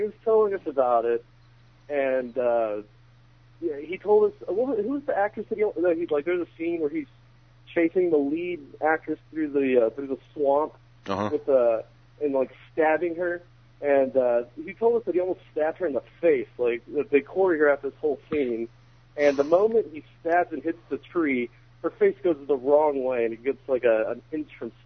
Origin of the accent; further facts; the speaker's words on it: Texas, United States; I'm from Texas, and I just wanted to call.